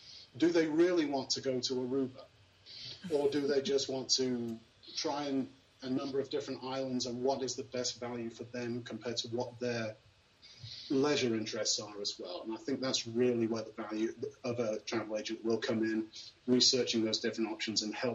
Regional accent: England, United Kingdom; now in United States; I grew up in Europe, in England specifically

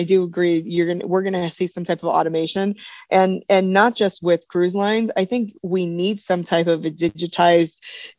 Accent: United States; they told us to be prepared to show our passport with our vaccine card to show that we're American.

